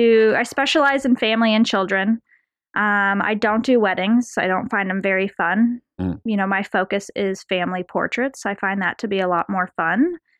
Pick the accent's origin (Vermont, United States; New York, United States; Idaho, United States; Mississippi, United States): New York, United States; I'm from New York.